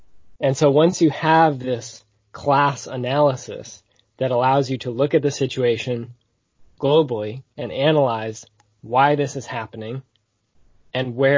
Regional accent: Seattle, Washington, United States; I grew up in Seattle in this post-WTO era

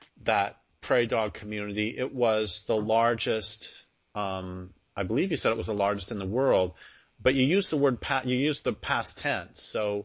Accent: Colorado, United States; also born or lived in Nebraska; I was born in Nebraska and grew up in Colorado, and so I saw prairie dogs all the time

